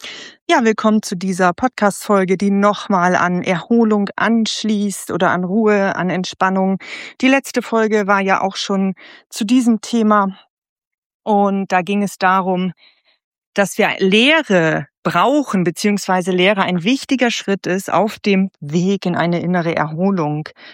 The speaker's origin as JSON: {"language": "German", "region": "Lower Saxony", "country": "Germany", "said": "Ich komme ja eigentlich aus der Gegend von Hamburg, genau genommen aus der Nähe von Buxtehude. Also ich bin ein Nordkind und ein Stück weit habe ich auch einen Bezug zum Meer dadurch."}